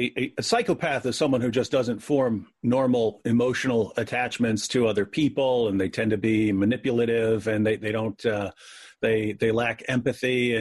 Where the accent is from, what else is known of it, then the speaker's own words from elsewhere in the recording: West Virginia, United States; Grew up in a West Virginia trailer park. grew up in West Virginia, which, you know, it's not all bad. You live in a trailer park, so it's like hillbilly heaven.